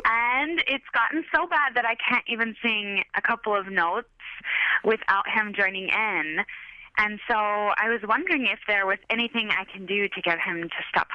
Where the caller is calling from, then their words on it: Dallas, Texas, United States; from Dallas, Texas.